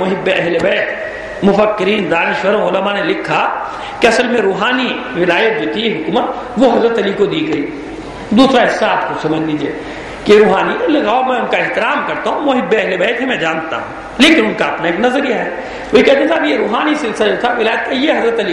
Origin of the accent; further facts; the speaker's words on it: Pakistan; میں تو اپنے اس چھوٹے سے شہر کی گلیاں نہیں بھول پاتا جن میں میرا بچپن گزرا ہے، تو اپنے وطن کو کیسے بھول جاؤں گا، اپنے ملک کو کیسے بھول جاؤں گا۔ میں جب پاکستان سے باہر جاتا ہوں